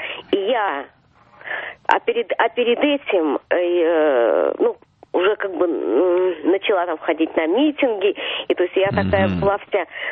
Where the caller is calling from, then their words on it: Moscow, Russia; Да, Москва.